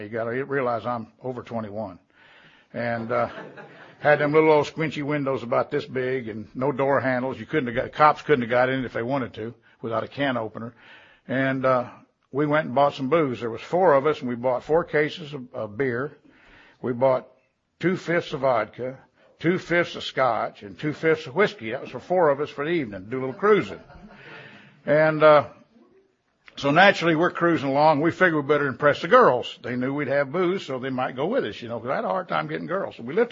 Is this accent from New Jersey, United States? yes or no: no; Watertown, South Dakota, United States; born there; also born or lived in Tulsa, Oklahoma / Omaha, Nebraska / Kansas City, Kansas; I was born in Watertown, South Dakota, and that's a good reason to drink.